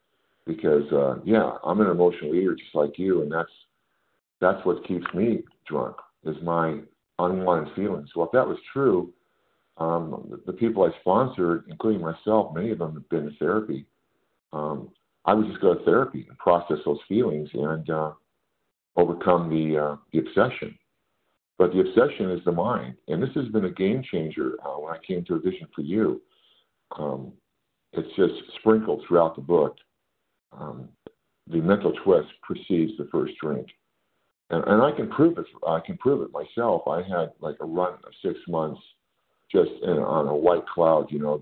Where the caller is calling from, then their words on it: California, United States; I'm calling from California today.